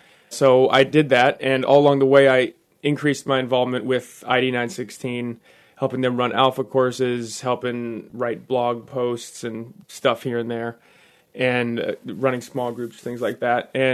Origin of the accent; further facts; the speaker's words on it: Ann Arbor, Michigan, United States; ended up choosing to go to Michigan, where I'm from the Ann Arbor area.